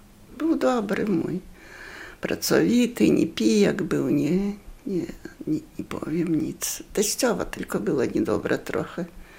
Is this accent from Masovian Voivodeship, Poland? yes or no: no; Podlaskie Voivodeship, Poland; No, to ja z Nowego Ostrowia poszła za mąż do Północnego.